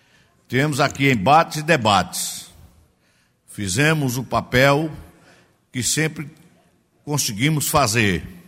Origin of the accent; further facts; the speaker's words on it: Garanhuns, Pernambuco, Brazil; Venho lá do Agreste Meridional, mais especial da nossa cidade de Garanhuns